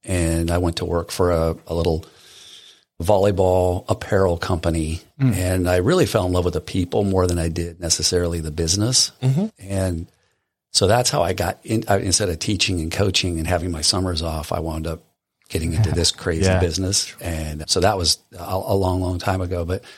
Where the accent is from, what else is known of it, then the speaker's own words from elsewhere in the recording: California, United States; moved away as an adult; So we're both transplants from Southern California.